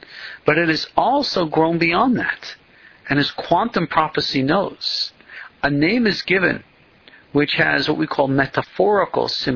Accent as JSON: {"language": "English", "region": "New York", "country": "United States", "tie": "born or raised there", "said": "Just as a side note here, I was born and raised in New York, and I have never really liked New York."}